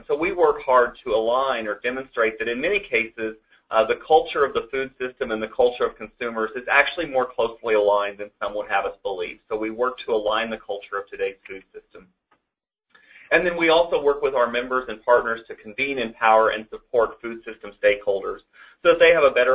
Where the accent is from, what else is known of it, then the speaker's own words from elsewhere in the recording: Kansas, United States; I am from Northwest Kansas. I believe I'm a product of Northwest Kansas. So this is what I grew up looking at every morning and evening as I woke up on my family's cattle ranch.